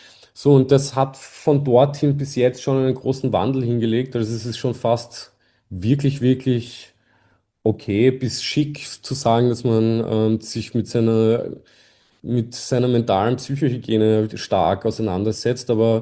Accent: Vienna, Austria; wir als Wiener sind natürlich gesegnet

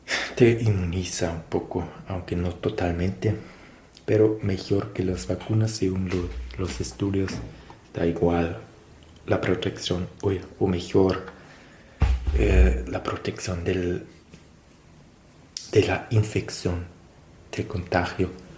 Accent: Germany; now in Argentina; ella dio su DNI de Perú y yo el mío de Alemania

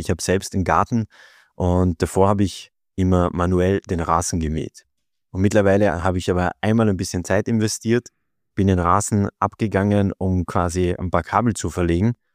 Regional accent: Austria; ich komme aus Österreich … so wie du gesagt hast. Und da ich aus Österreich komme, kann ich natürlich leider kein Schweizerdeutsch.

